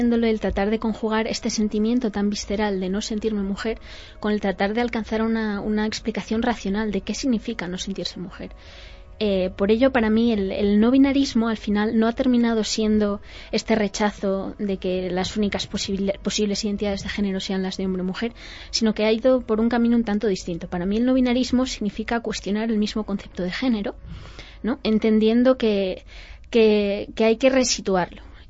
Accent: Spain; Todos somos españoles

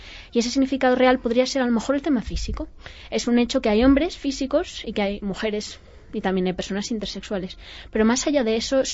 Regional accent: Spain; Todos somos españoles

